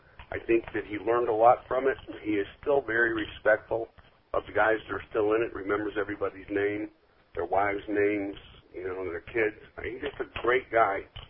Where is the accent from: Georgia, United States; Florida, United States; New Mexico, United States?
Florida, United States; also born or lived in Tennessee / Texas; I mean, I grew up in Florida, and then I was in Tennessee and Texas